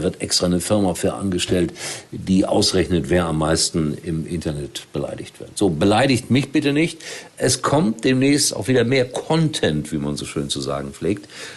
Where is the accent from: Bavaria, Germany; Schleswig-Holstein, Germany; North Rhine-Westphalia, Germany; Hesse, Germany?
Hesse, Germany; Frankfurt; Ich komme aus Frankfurt